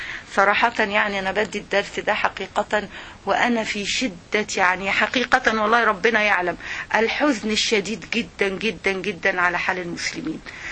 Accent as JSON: {"language": "Arabic", "country": "Egypt", "said": "لما يقولوا لك ان احنا عندنا في مصر مثلا احسن صناعة هي صناعة الغزل والنسيج"}